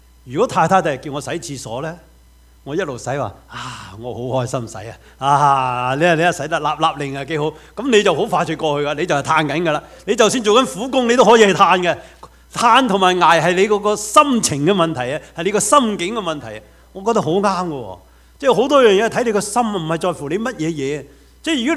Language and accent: Chinese; China; 我们中国人很喜欢有这种的所谓命运色彩